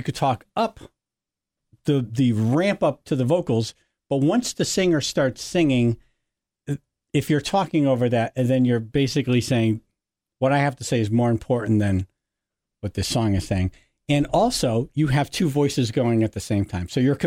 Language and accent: English; New York, United States; But growing up outside of New York City, Dan Ingram was the best top 40 DJ in the history of top 40 format.